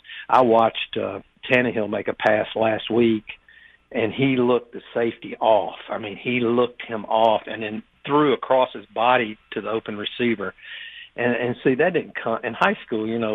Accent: Tennessee, United States; I came from Father Ryan, and Father Ryan was the first integrated high school in the state of Tennessee, and that was 1958, so think about that.

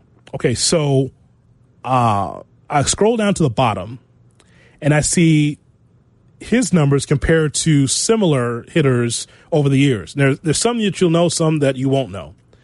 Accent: Chicago, Illinois, United States; with me growing up on the South Side and going to Old Comiskey Park and watching season after season

